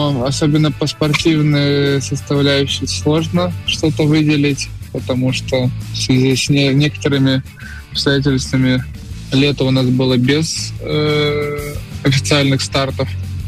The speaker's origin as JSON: {"language": "Russian", "country": "Belarus", "said": "я родом из Беларуси"}